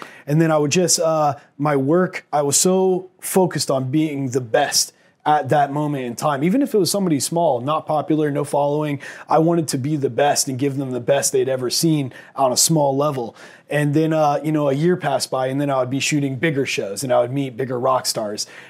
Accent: Jacksonville, Florida, United States; So my next goal was I want to shoot my hometown football team, the Jacksonville Jaguars.

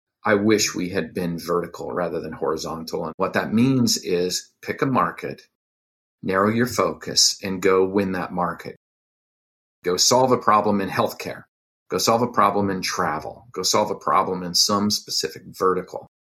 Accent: Utah, United States; because that's a hot topic in my home state of Utah right now.

